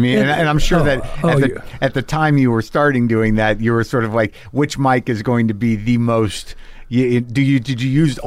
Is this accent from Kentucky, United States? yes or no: no; New Mexico, United States; I don't understand Spanish, man, but I grew up in New Mexico and there's always a station.